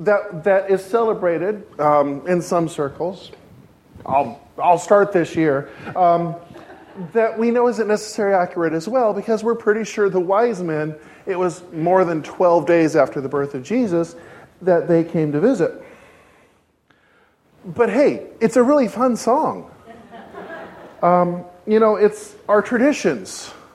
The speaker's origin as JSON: {"language": "English", "region": "Idaho", "country": "United States", "tie": "born or raised there", "said": "growing up in the Church of God, you know, we don't do a lot of those traditional celebrations. So, especially in Idaho, I just didn't have a clue."}